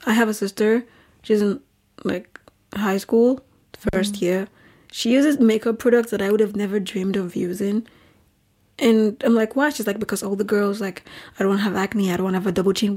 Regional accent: Nigeria; born or raised there; now in Europe

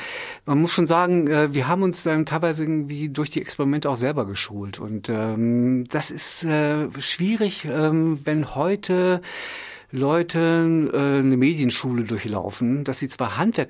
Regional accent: Rinteln, Lower Saxony, Germany; in meiner alten Heimatstadt Rinteln.

